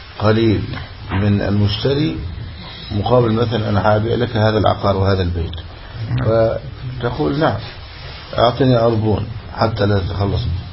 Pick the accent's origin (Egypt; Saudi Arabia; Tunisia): Egypt; هذا يفعل في أجهزة العروس عندنا في مصر